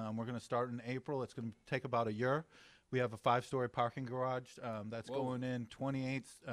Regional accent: Buffalo, New York, United States; I grew up in Buffalo, New York.

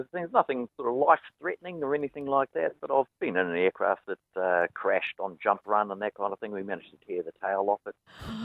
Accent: New Zealand; now in Australia; Yeah, I grew up in New Zealand. I've been an Aussie about 30 years or so.

